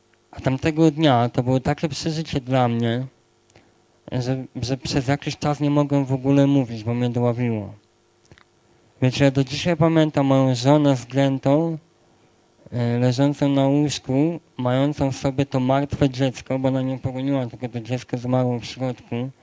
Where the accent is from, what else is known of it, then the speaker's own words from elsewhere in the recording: Sanok, Subcarpathian Voivodeship, Poland; Pojechaliśmy, słuchajcie, do mnie do domu. Ja pochodzę z Sanoka.